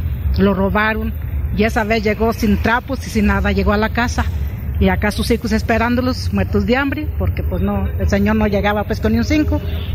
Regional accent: La Escusa, Michoacán, Mexico; Soy de La Escusa, un ladito de Puruándiro.

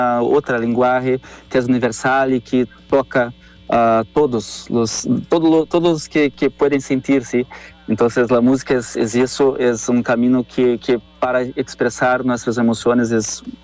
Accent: Porto Alegre, Rio Grande do Sul, Brazil; Spanish is a second language; Yo soy de Porto Alegre, que es más al

